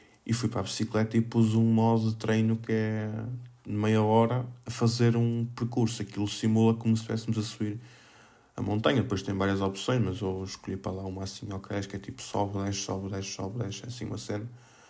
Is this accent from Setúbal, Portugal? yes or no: no; Felgueiras, Porto, Portugal; Bem, como eu já vos disse, sou de Felgueiras